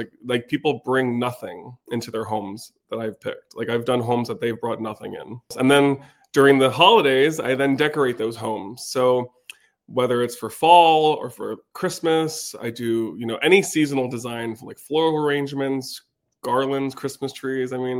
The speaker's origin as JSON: {"language": "English", "town": "Bethlehem", "region": "Pennsylvania", "country": "United States", "tie": "born or raised there", "said": "So I am a Lehigh Valley native. I'm born and raised in Bethlehem."}